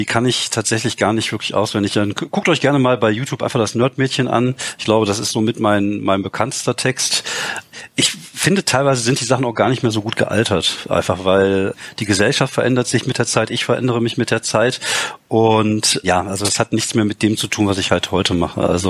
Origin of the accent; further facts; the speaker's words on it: France; also born or lived in Germany; dass ich halt als Deutscher in Frankreich aufgewachsen bin auch, weil ich bin Halbfranzose. Und meine Mutter, als sie sich von meinem Vater getrennt hat, ist sehr viel nach Frankreich gezogen. Ich war 8 Jahre alt